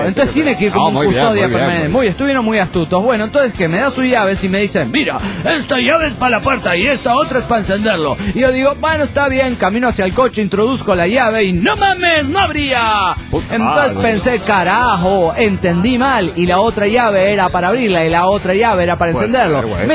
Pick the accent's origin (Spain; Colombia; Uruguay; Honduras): Honduras; San Pedro Sula, Cortés; born there; Yo me voy a Honduras a casarme, que es mi tierra natal, la tierra que me vio nacer. Y para que no digan que yo no molesto parejo, la ceremonia no será en mi ciudad natal, en San Pedro Sula